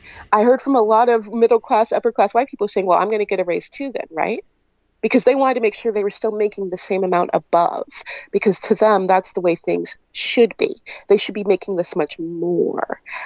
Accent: Seattle, Washington, United States; I grew up in Seattle. So, you know, I like to joke sometimes I speak very fluent white people. I grew up here.

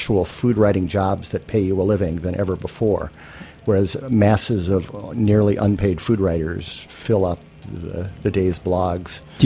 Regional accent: Midwest, United States; I grew up in the Midwest, so my early experiences were limited to meatloaf and instant mashed potatoes.

